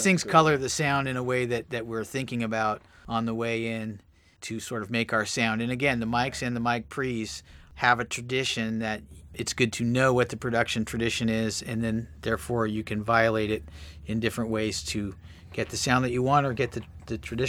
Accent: California, United States; And I was growing up in the Bay Area. And I graduated in 84.

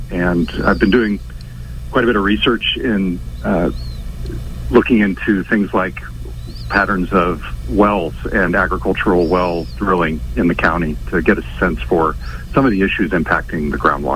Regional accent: Orland, California, United States; I'm a business and tech reporter up in Seattle, but I grew up in Orland and ended up coming back to town last year

